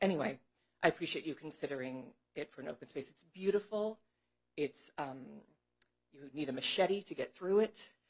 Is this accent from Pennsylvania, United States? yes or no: no; Washington, United States; now in New Jersey, United States; I grew up in Kitsap County, but I live now in New Jersey.